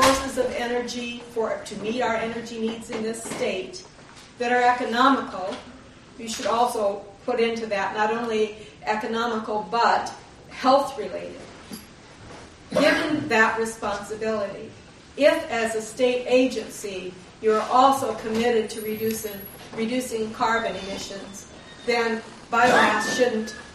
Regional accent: Longmeadow, Massachusetts, United States; I'm from Longmeadow

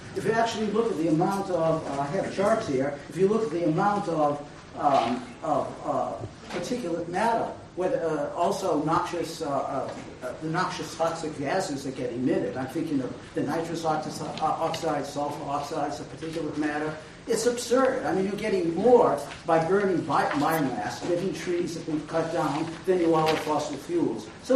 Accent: Heath, Massachusetts, United States; I'm from Heath, Massachusetts, one of the old towns in the area here.

